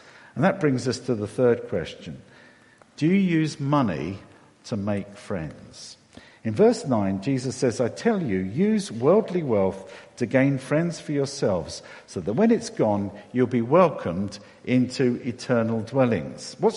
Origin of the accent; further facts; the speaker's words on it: Hayes, London, United Kingdom; I grew up in Hayes in Middlesex. We didn't have much.